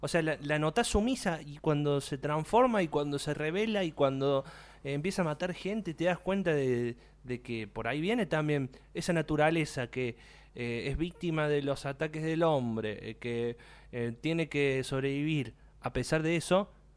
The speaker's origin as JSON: {"language": "Spanish", "town": "Río Cuarto", "region": "Córdoba", "country": "Argentina", "said": "No sé lo que están hablando, soy de Río Cuarto."}